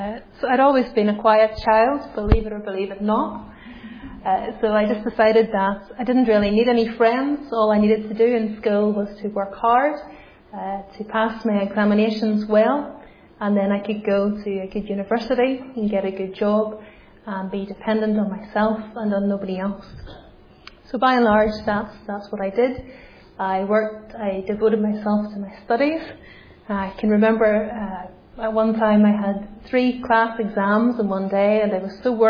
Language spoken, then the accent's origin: English; Clogher, Northern Ireland, United Kingdom; I'm from Northern Ireland, from a little place called Clocker. It's right on the border between north and south of Ireland, and I did indeed go to school in Omagh.